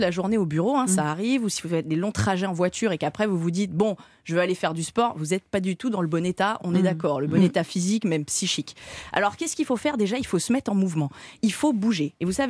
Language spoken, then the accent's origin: French; Vesoul, Bourgogne-Franche-Comté, France; Ah, je vais dire, je suis de Vesoul, quoi.